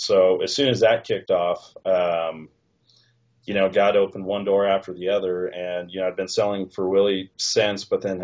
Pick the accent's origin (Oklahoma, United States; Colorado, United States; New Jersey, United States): Colorado, United States; Westminster; I told him Westminster, Colorado